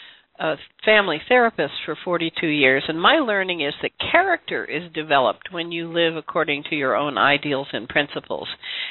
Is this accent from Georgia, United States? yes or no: yes; Georgia, United States; And I grew up in the Deep South in Georgia with my grandparents, and there were sharecroppers in the area.